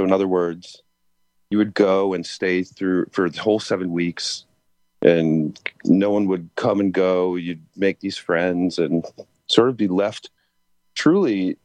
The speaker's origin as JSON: {"language": "English", "town": "Princeton", "region": "New Jersey", "country": "United States", "said": "Yeah, I'm from Princeton, New Jersey, but I'm not that bright. I was just a townie."}